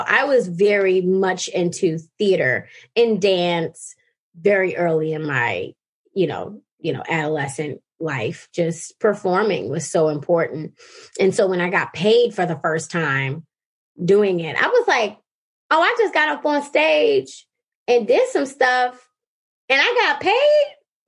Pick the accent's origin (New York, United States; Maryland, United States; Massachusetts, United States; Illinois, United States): Maryland, United States; Baltimore; I grew up in Baltimore City.